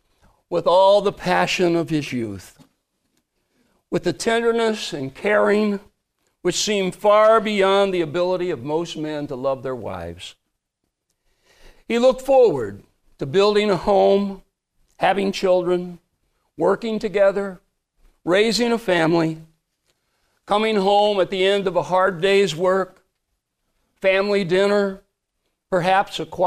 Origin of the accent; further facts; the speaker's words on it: Illinois, United States; So little town near where I grew up over in White County, Norris City